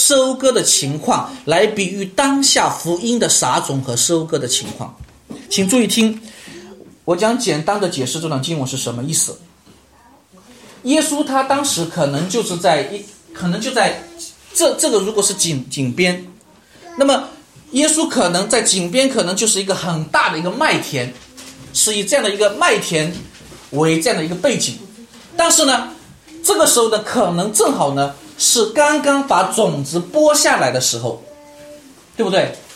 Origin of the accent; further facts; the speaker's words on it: Wenzhou, Zhejiang, China; accent: Wenzhou dialect; 在我们温州话，在我们温州的土方言里面有这样的一个优越次序